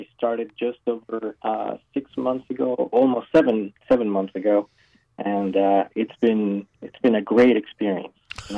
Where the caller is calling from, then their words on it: Palmer, Alaska, United States; Today I'm calling from Palmer.